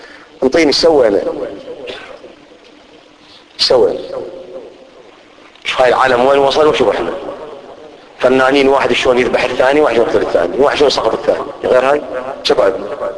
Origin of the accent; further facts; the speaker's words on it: Iraq; أنا كعراقي، إحنا الآن في العراق، ما أتدخل في شأن بلد غير العراق باعتباري عراقي